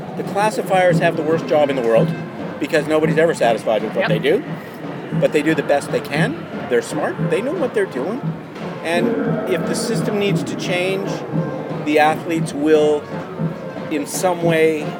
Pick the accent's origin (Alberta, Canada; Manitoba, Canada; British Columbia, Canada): Manitoba, Canada; Winnipeg; Winnipeg, yes. Winnipeg, Manitoba.